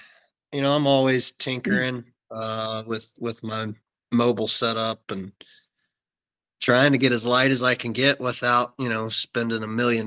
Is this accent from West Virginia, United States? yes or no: yes; West Virginia, United States; I'm from West Virginia. I lived there pretty much all my life, hunting up and down the East Coast. And 2 years ago, I moved out to Missouri and live in the middle of the Ozarks.